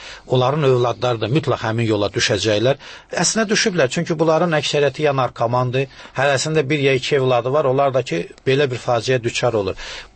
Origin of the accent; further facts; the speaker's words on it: Shirvan, Azerbaijan; also born or lived in Shamakhi; Uşaqlığım daha çox Şirvanda. Mən, yəni biz 37-ci ildə sürgün olunmuşuq. Əslən, Şamaxlıyam mən. Amma bizi sürgün eləyiblər Arana